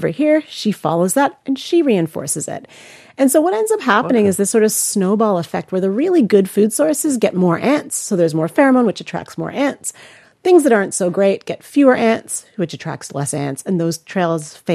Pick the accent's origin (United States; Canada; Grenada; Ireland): Canada; Like, I'm from Canada originally, and you don't get ants in the winter